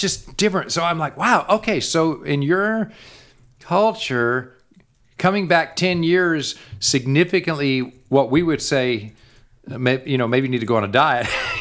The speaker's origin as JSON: {"language": "English", "country": "United States", "said": "But the literally, as an American, you're like, yeah, you know, whatever."}